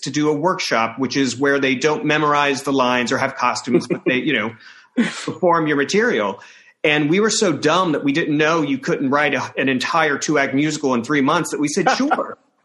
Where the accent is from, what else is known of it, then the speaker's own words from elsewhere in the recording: Centralia, Illinois, United States; when I was a kid, there was a place in Centralia, Illinois, in my hometown, called the Cultural Society.